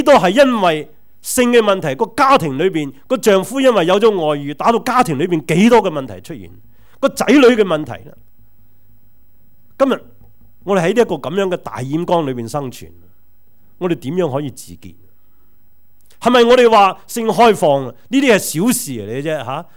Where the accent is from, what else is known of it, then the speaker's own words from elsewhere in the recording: New Territories, Hong Kong; 我新界长大的时候，我记得小的时候都、有一首那些歌成日唱